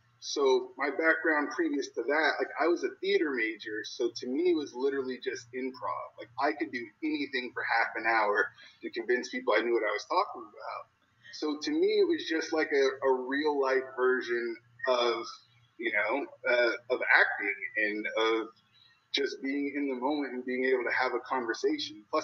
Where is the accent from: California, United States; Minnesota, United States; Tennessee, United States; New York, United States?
California, United States; Patterson; Yes, California, born and raised. I'm originally from the Central Valley of California, a small little town that no one's ever heard of called Patterson. It's about 30 minutes south of Sacramento, so literally the middle of the state.